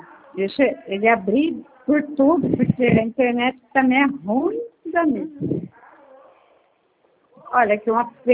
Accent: Bauru, São Paulo, Brazil; lá de Bauru, sou de Bauru.

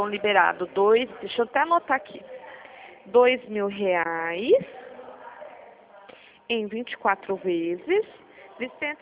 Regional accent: Piracicaba, São Paulo, Brazil; Eu sou aqui de Piracicaba, interior de São Paulo.

